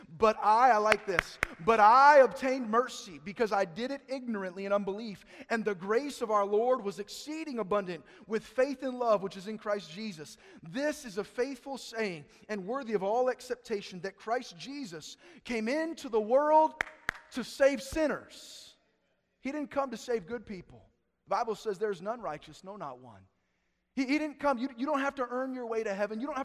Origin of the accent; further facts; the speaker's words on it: United States; born there; I don't deserve to go to heaven any more than they do, just because I was born in America or I was born in the family that I was.